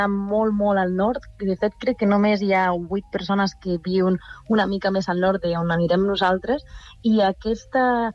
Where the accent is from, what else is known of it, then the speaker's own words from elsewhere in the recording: León, Castile and León, Spain; Catalan is a second language; now in Catalonia, Spain; Jo sóc de León.